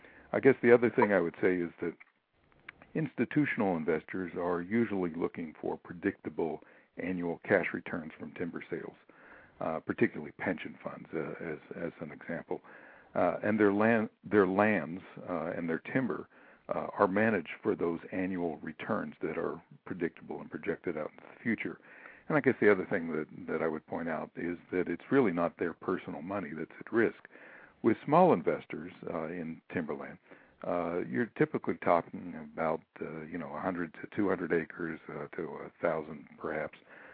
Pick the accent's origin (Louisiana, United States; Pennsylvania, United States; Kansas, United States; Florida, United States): Pennsylvania, United States; Pittsburgh; born there; Well, I was born in Pittsburgh many years ago.